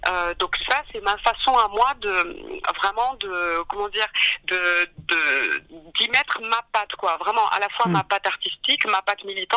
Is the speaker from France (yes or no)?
yes; France; born there; Donc moi, par exemple, je suis née en France dans les années 80.